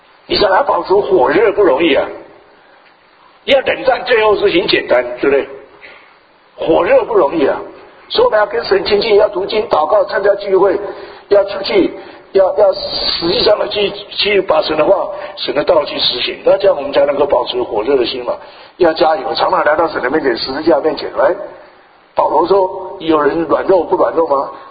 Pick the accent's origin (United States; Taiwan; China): China; 特别我们中国人都是很棒的